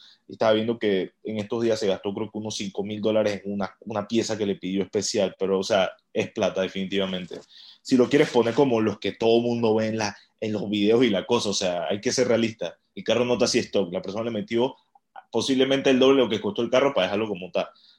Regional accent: Panama; que somos de Panamá.

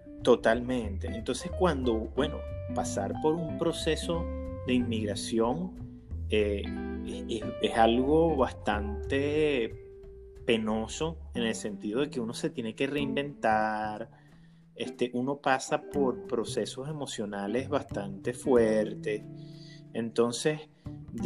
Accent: Los Llanos, Venezuela; yo me recordé aquellas coladas de café de mi tierra

